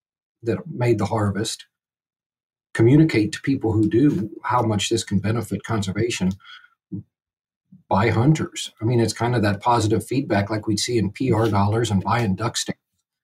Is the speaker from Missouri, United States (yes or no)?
yes; Missouri, United States; I've deer hunted most of my life. I grew up in Missouri around big deer.